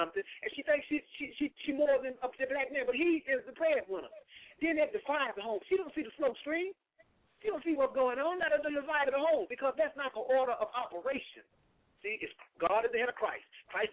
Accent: Garland, Texas, United States; also born or lived in Dallas; And I'm from Gall, and I was born in in Dallas and raised in Garland

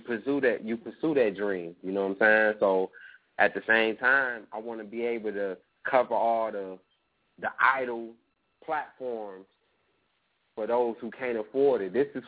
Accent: Kankakee, Illinois, United States; also born or lived in Chicago / Minneapolis; now in Atlanta, United States; I'm all over Minnesota. And I was raised in Kankakee, Illinois, back and forth, you know what I'm saying? So, you know, Kankakee, Chicago, Minneapolis, and now Atlanta.

